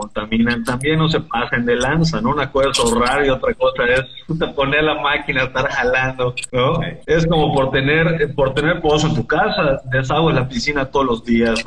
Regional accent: Mexico; Como mexicanos o como directores de los negocios o como gerentes

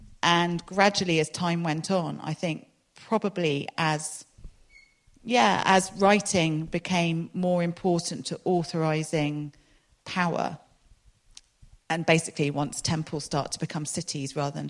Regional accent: London, United Kingdom; now in Exeter, United Kingdom; I grew up in London

